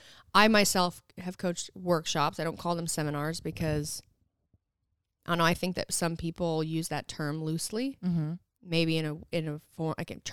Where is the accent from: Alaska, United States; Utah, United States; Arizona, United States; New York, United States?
Utah, United States; And I grew up in Southern Utah, but almost because we grew up there, we didn't go to Zion all the time to go hike.